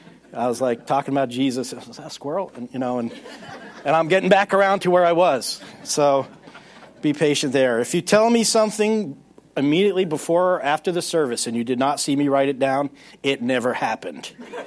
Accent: New York City, New York, United States; I am the son of German immigrants, and I was born in New York City, so I'm a New Yorker. Which means growing up, I talk like this.

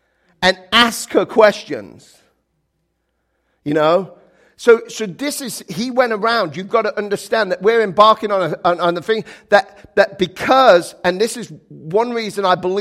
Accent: England, United Kingdom; You know, I'm from England.

